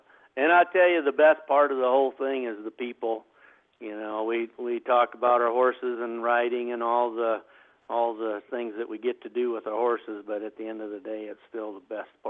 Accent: Midwest, United States; I grew up in the Midwest

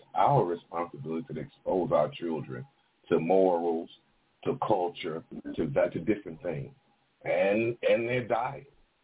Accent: United States; So, and I say our because it's we. I'm an American.

